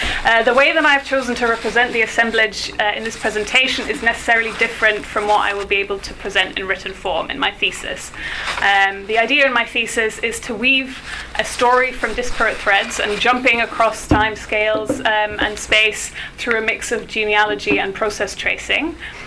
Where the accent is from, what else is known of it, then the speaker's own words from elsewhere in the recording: London, United Kingdom; although of course I chose London as one of my sites, which is also my hometown